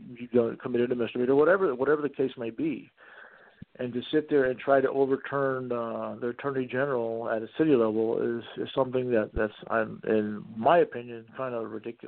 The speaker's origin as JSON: {"language": "English", "town": "Dallas", "region": "Texas", "country": "United States", "tie": "born or raised there", "said": "I've ran uphill all my life as a kid, growing up in Dallas, first Hispanics on the block, in a white neighborhood, picked up two bullies."}